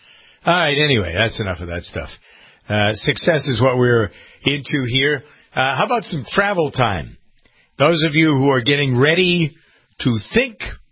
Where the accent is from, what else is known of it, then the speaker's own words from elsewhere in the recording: Framingham, Massachusetts, United States; So here's a frequent problem, and it's come to roost in my hometown. Framingham, Massachusetts.